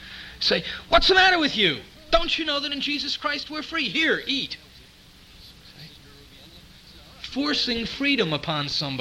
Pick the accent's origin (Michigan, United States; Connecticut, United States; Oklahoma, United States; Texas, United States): Connecticut, United States; also born or lived in Chicago; I remember when I was a little boy and I moved from Chicago back to Connecticut, and we changed, you know, one church situation that I'd grown up in and went into another in our new hometown.